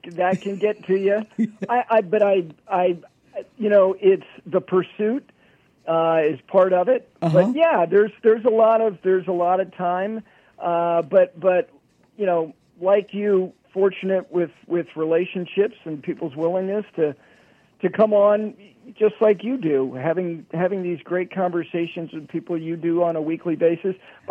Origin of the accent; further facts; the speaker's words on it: New York City, New York, United States; And I'm from New York City, but she walked with my dad.